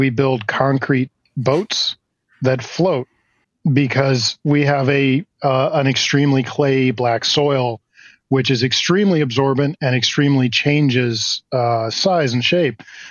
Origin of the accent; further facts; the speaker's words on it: Houston, Texas, United States; I'm from Houston, a Houston kid